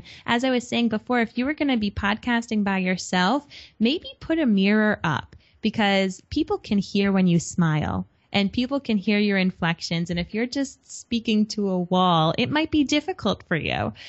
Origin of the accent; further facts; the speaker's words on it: Rhode Island, United States; accent: Rhode Island; I actually am a closet Rhode Island accented person. It took me a long time to get rid of my accent.